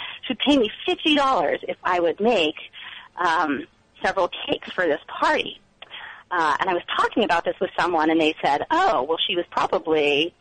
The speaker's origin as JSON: {"language": "English", "region": "Maine", "country": "United States", "lives_now": "Cambridge, United States", "said": "in Cambridge, but I'm actually from Maine."}